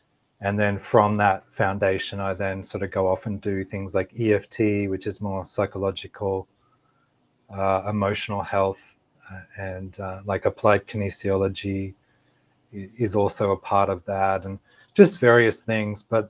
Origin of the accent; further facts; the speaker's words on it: Australia; I'm from Australia.